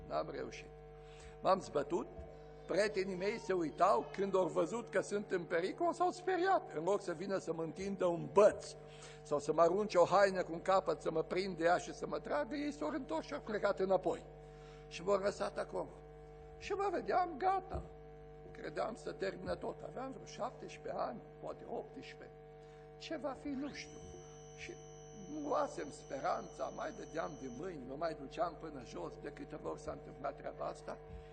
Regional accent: Arad, Arad County, Romania; Am crescut pe Malul Mureșului, în Arad

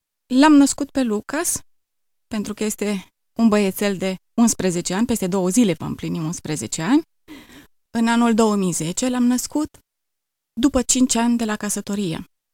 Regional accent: Ipotești, Suceava County, Romania; born there; M-am născut în Ipotești, sunt aproape de Suceava, dintr-o familie de ortodoxi. Sunt singurul copil, nu mai am frați sau surori.

